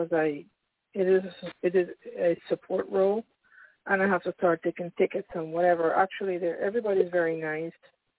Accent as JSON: {"language": "English", "region": "Pennsylvania", "country": "United States", "said": "I'm from Pennsylvania."}